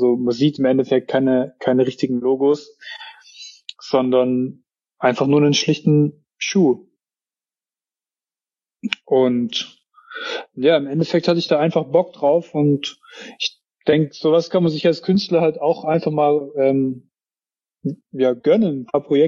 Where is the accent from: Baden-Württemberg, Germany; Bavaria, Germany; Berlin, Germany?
Baden-Württemberg, Germany; Sehe ich halt dann als Schwabe auch nicht immer ein, mir sowas zu kaufen.